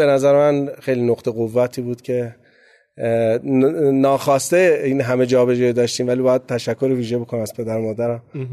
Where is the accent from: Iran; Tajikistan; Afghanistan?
Iran; Gachsaran, Kohgiluyeh and Boyer-Ahmad; born there; من متولد 31 اردیبهشت 1363 هستم. تو شهر گچساران به دنیا آمدم، شهر کوچیک نفتی گازیه و استان کوهکیلو بوی رحمت.